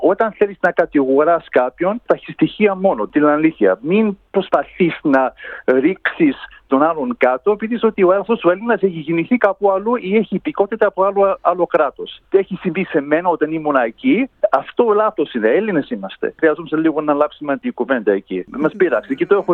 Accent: Australia; ότι είμαι Αυστραλός

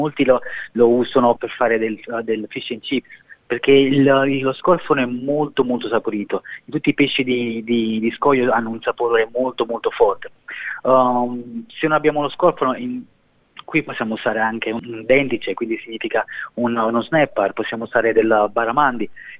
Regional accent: Campania, Italy; dalle nostre parti che sono campano, l'accompagniamo con la frisella

